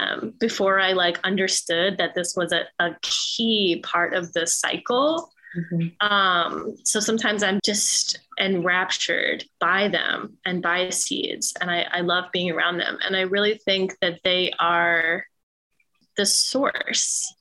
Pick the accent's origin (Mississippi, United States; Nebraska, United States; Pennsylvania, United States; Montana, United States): Pennsylvania, United States; Philadelphia; And I was born and raised here in Philly. My dad immigrated to Philly from Ecuador as a child, and my mom's family have been here for some generations, but immigrated here from Ireland a while ago.